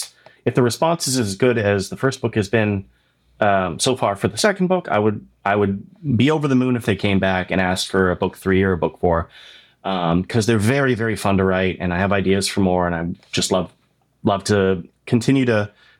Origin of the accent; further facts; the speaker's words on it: Oshawa, Ontario, Canada; myself growing up in a small town outside of Toronto, Canada